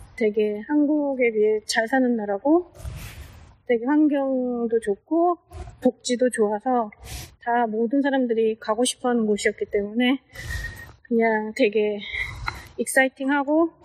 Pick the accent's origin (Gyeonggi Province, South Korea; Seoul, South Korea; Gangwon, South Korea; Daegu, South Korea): Seoul, South Korea; moved away as an adult; now in United States; 고향은 대한민국 서울에서 태어났어요.